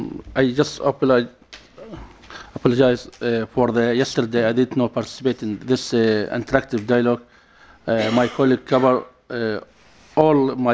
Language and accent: English; Iraq; The first one, I'm from Iraq, so I have many colleagues who are working in the mass graves field.